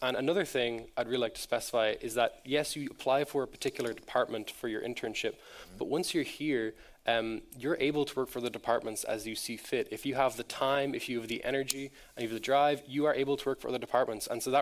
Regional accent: Ireland; I'm from Ireland

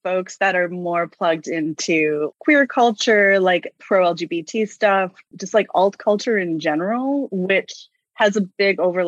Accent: Honolulu, Hawaii, United States; I grew up in Honolulu, so I don't know. It's a bit of a small town vibe over there.

